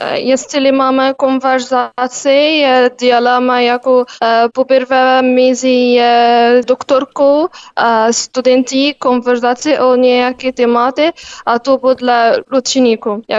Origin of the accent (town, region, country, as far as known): Giza, Giza Governorate, Egypt; born there; Czech is a second language